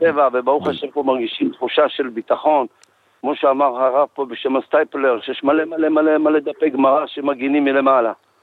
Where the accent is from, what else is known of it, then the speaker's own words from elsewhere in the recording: Tifrah, Southern District, Israel; מהדרום, מושב תפרח.